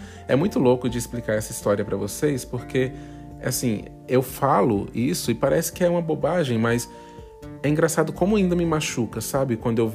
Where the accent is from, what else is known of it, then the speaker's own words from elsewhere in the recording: Goiás, Brazil; also born or lived in Federal District; é essa cidade onde eu nasci. E aí, quando eu fiz 10 anos, a minha mãe comprou a casa própria dela, que ficava no entorno de Brasília, numa cidade que fica muito próximo de Brasília, porém não é mais Brasíli